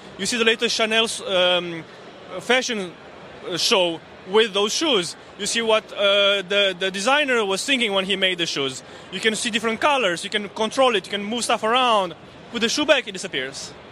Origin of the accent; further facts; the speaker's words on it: Romania; I'm from Romania as well.